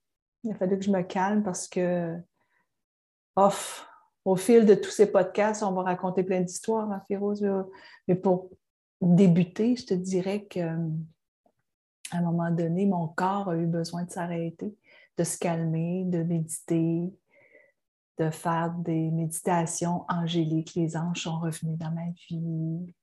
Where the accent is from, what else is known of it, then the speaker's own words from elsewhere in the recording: Quebec, Canada; Je suis originaire de la Gaspésie. Gaspésie qui est dans l'est du Québec, donc dans l'est du Canada